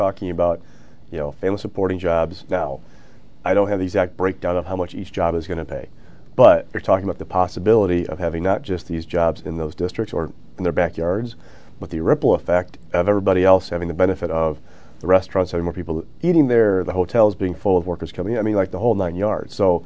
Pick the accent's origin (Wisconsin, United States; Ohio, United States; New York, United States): Wisconsin, United States; Kenosha; born there; I mean, I was born in Kenosha, lived outside of Sturtevant, or I've seen Sturtevant.